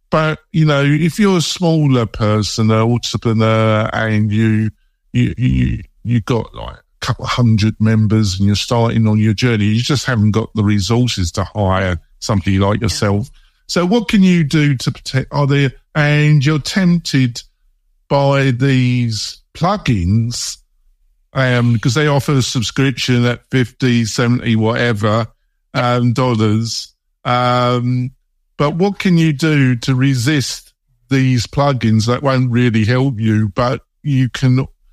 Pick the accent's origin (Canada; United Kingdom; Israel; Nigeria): United Kingdom; London; now in United States; I'm English. But I've been living in America for 20 years. But if you're brought up in London, it's great for about.